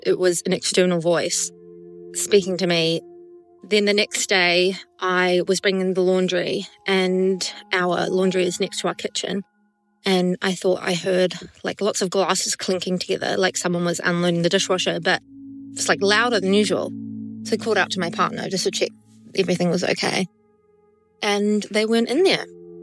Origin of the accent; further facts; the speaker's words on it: New Zealand; I'm from New Zealand.